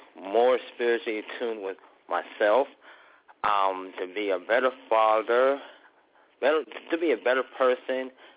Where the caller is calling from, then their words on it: Pittsburgh, Pennsylvania, United States; Right now I'm calling from East Liberty, sitting here playing some PlayStation and listening to Happy Tuesday.